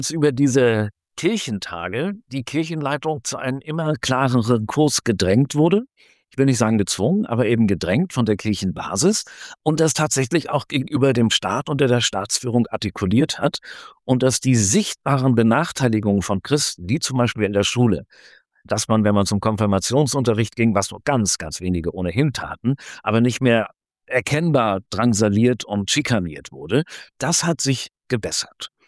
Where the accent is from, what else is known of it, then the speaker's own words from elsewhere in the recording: Hanover, Lower Saxony, Germany; born there; Meine Familie kommt aus Halle und Leipzig. Meine Eltern sind geflüchtet. Ich bin als Flüchtlingskind in Hannover geboren, 1959.